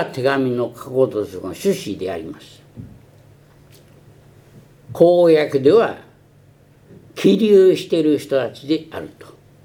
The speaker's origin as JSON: {"language": "Japanese", "country": "China", "tie": "born or raised there", "lives_now": "Japan", "said": "私は出生地は中国なんです。中国で生まれた人間として考えますと、そこで生まれ育って"}